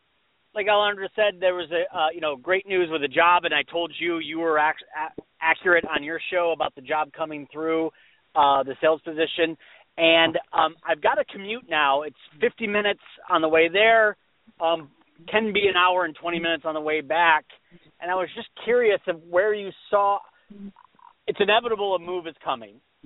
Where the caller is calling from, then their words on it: California, United States; I'm calling from California.